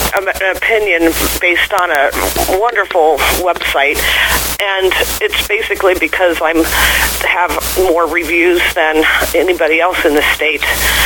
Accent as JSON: {"language": "English", "town": "Jackson Township", "region": "Ohio", "country": "United States", "tie": "born or raised there", "said": "Well, I grew up in Jackson Township in Stark County, Ohio"}